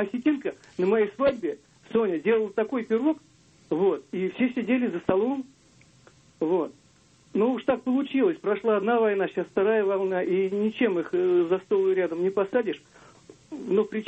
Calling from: Moscow, Russia; из Москвы.

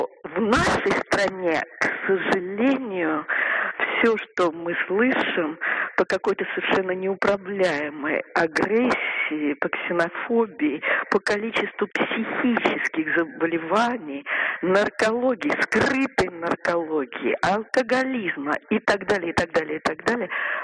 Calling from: Moscow, Russia; Я звоню из Москвы.

